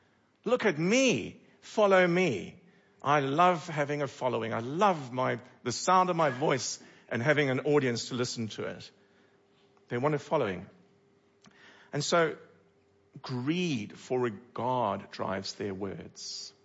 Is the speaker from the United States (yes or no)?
no; Cape Town, Western Cape, South Africa; I'm originally from Cape Town.